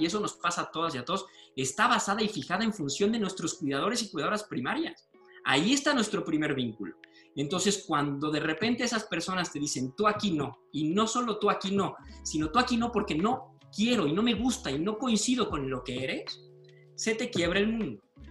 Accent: San Luis Potosí, Mexico; yo crecí en San Luis Potosí, que es una ciudad chica. Ha crecido últimamente, pero cuando yo estaba chavo, era una ciudad particularmente chica. Crecí en una familia tremendamente conservadora. Fue una familia en Opus Dei

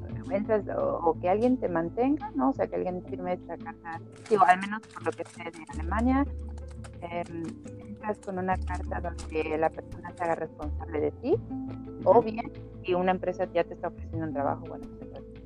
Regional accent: Mexico; moved away as an adult; now in Germany; no supongo que tampoco nunca estuve en mí como mexicana a decir solamente de blanco salgo de mi casa

